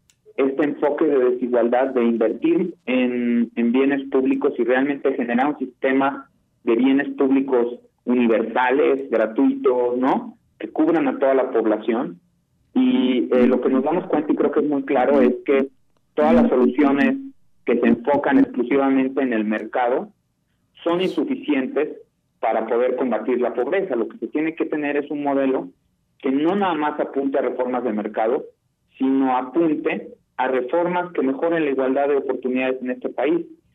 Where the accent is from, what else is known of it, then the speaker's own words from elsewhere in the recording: Mexico; está en el interés de todos como mexicanos, ¿no?